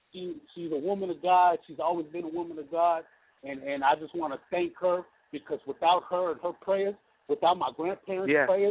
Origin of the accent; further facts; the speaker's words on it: Victoria, Texas, United States; I'm coming straight from Victoria, Texas, just to let y'all know. I'm 33 years old. I grew up Baptist.